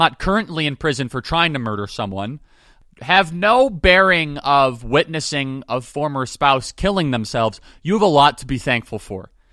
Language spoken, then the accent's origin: English; Chicago, Illinois, United States; I'm violating one of the Ten Commandments of being a Chicagoan.